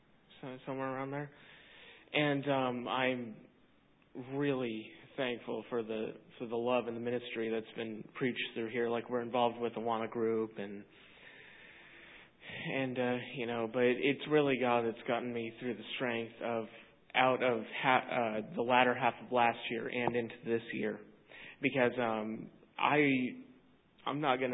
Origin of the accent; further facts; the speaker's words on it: Indiana, United States; me back up in my hometown in Indiana